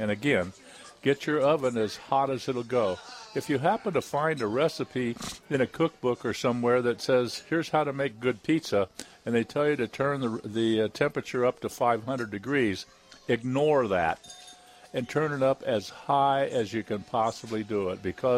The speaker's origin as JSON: {"language": "English", "region": "Ohio", "country": "United States", "tie": "born or raised there", "said": "I don't know where I grew up in Ohio where coal was our heat source."}